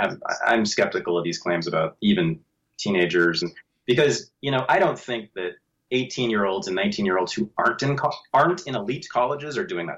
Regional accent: Berkeley, California, United States; You know, I was raised by lefties in Berkeley.

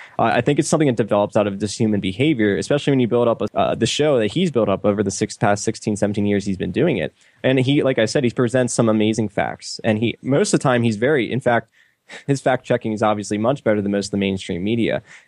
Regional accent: Northeast, United States; One could say it's a cultural difference. Obviously, we're from the Northeast.

